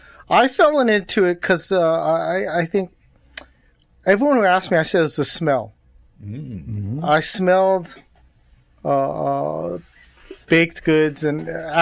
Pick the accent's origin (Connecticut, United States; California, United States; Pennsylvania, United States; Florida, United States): California, United States; But, you know, as a Korean, as a younger Korean kid growing up in California, all I knew was King's Hawaiian.